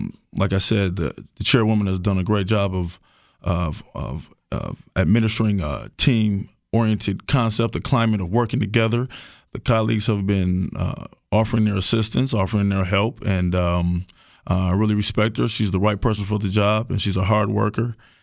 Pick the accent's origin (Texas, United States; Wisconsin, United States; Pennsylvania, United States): Wisconsin, United States; Milwaukee; Like I said, I grew up in Sherman Park and Washington Park, and I wanted to make sure we maintain our park system.